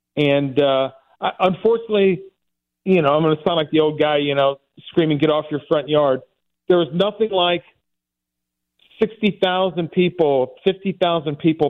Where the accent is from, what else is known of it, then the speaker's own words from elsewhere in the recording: Dellwood, Missouri, United States; And, you know, I grew up in Delwood. This is out, you know, on St. Charles Rock Road.